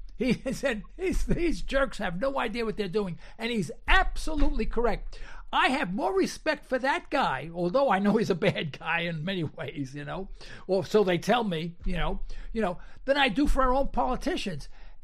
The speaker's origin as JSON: {"language": "English", "town": "New York City", "region": "New York", "country": "United States", "tie": "born or raised there", "also_born_or_lived": "Bronx, New York", "said": "listen, I was raised in Harlem, New York. You know, I mean, I was born in an ethnic circle, you know, if you will. You know, I lived in the Bronx."}